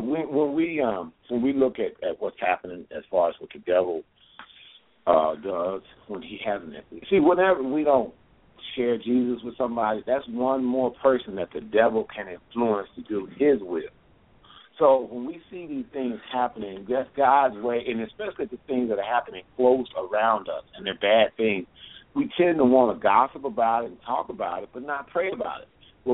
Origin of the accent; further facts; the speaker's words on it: Texas, United States; Hey, I'm from East Texas. I'm a country boy. I'm country as a dozen of fresh brown eggs. I'm proud of it.